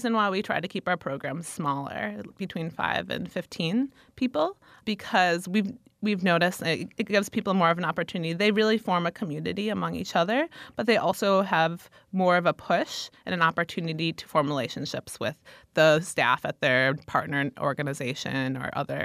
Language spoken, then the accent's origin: English; Waukesha, Wisconsin, United States; So I'm from the Waukesha area.